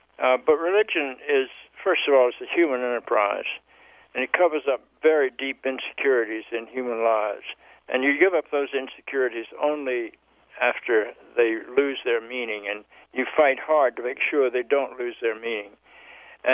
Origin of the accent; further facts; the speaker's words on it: Charlotte, North Carolina, United States; The first wave was that I grew up in the South in Charlotte, North Carolina, and I heard all sorts of justifications of segregation.